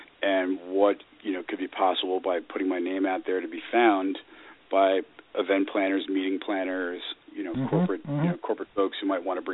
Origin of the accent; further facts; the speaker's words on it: Greenwich, Connecticut, United States; My first gig was Thanksgiving Eve 2003 in my hometown of Greenwich, Connecticut.